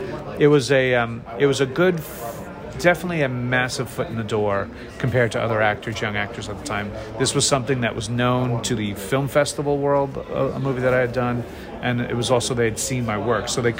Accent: Old Bridge, New Jersey, United States; also born or lived in New York City / Palisades Park; Then I was born in New York City in 1969. And then we lived in New York City until 1979. Then we moved over to Jersey, northern Jersey for 4 years in the Palisade Park area, and then down to the central Jersey area in the Old Bridge area

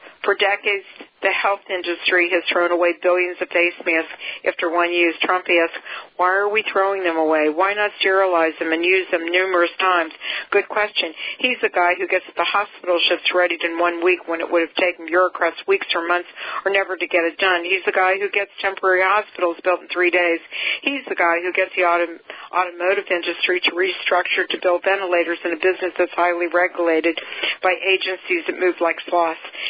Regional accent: Canada; Admittedly, as a Canadian, this new USMCA is certainly not as beneficial as the NAFTA was for both my country and Mexico.

